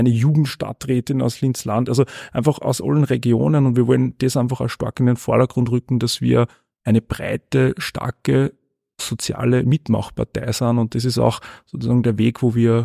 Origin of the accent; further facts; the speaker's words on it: Tragwein, Upper Austria, Austria; Ich komme ja aus dem Müllviertel, aus Tragwein